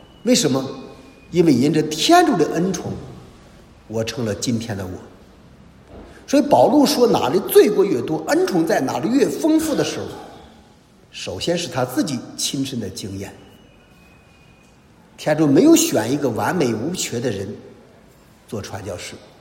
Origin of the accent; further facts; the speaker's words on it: China; 我们中国人有这个成语，中国人更有这个毛病，叫好事不出门，坏事传千里。